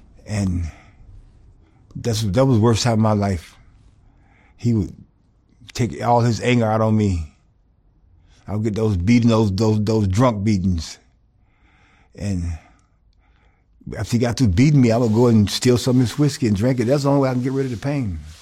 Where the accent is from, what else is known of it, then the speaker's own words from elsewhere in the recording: Americus, Georgia, United States; also born or lived in Atlanta; Well, I come out of South Georgia, in a town called Americus, Georgia, which is south of Atlanta, sticks. My sister and I grew up with my grandfather and my grandmother.